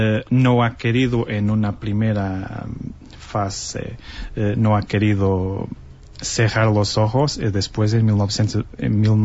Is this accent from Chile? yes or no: no; Portugal; Spanish is a second language; Soy el primero portugués.